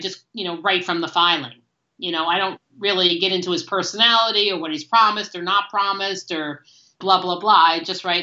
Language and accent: English; Brooklyn, New York, United States; you know, I grew up in Brooklyn. I took a city bus.